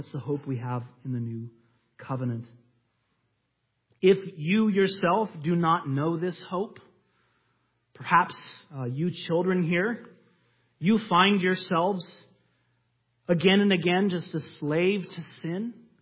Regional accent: California, United States; And he goes, we're both from California.

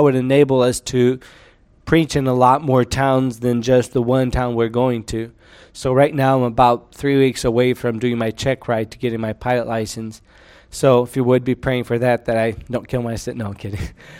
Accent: Brazil; now in United States; Even though I grew up in Brazil, we've been in the States.

